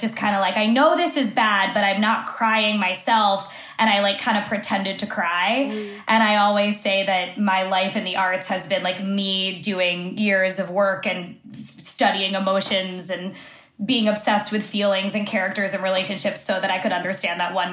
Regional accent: United States; And then I'm Cuban American and I grew up, Elena's mom is Cuban and, you know, she's Cañero Reed. But for me, it was flipped. My dad was born in Cuba.

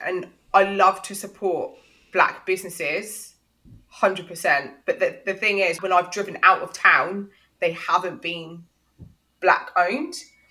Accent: Jamaica; I mean, I'm Jamaican.

